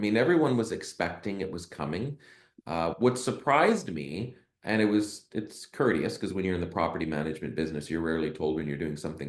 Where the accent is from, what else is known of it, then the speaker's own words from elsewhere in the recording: Edmonton, Alberta, Canada; I'm here in Edmonton and I do what I do, I don't do it just because I was born and raised in Edmonton.